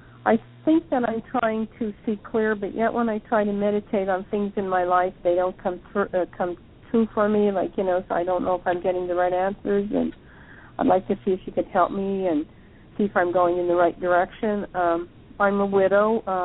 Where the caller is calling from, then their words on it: Pennsylvania, United States; I'm calling from Pennsylvania.